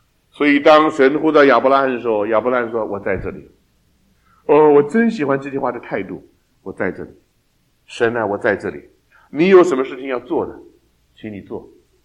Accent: China; 我们中国人说一鼓作气，再而竭，三而衰。

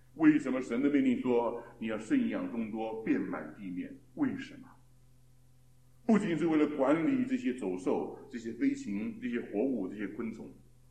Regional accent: China; 我忘记了，我们是中国人的

